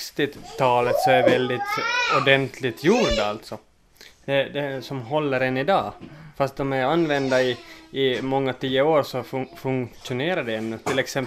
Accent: Porvoo, Uusimaa, Finland; och född och uppvuxen i Pormo, född för cirka 30 år sedan. Jag har levt över halva mitt liv här i Pormo

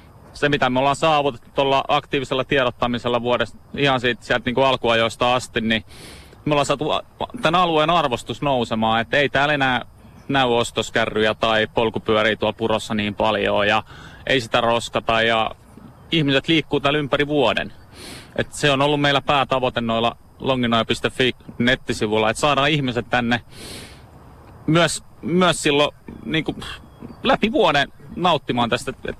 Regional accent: Helsinki, Uusimaa, Finland; now in Vantaa, Finland; asun tuossa Vantaalla. Ikä on kertynyt semmoinen reilu 36 vuotta ja oon syntyisin tästä Malmilta ja viettänyt lapsuuteni tässä puron varrella

